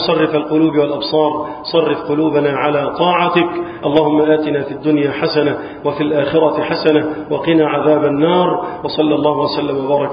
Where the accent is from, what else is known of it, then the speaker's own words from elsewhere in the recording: Egypt; اللهم احفظ بلدنا مصر وسائر بلاد